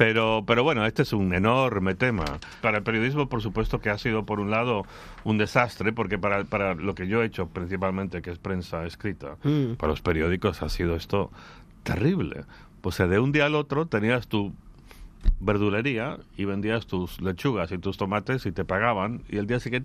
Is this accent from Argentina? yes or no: no; Sitges, Catalonia, Spain; Bueno, yo tengo que defender mi pueblo, mi gente.